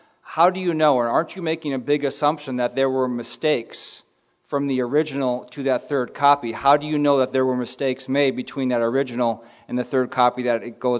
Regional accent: Minneapolis, Minnesota, United States; I'm from Minneapolis

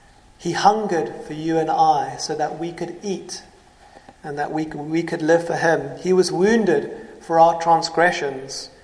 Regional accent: South Africa; moved away as an adult; now in United Kingdom; when I moved from South Africa to the UK when I was 20, I was separated from my mother.

